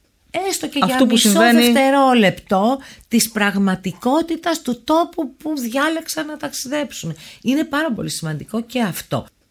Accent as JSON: {"language": "Greek", "country": "Greece", "said": "Αλλά επειδή εγώ είμαι Ελληνίδα και έχω μάθει σε μια άλλη πραγματικότητα, πολλές φορές καταπιέζομαι."}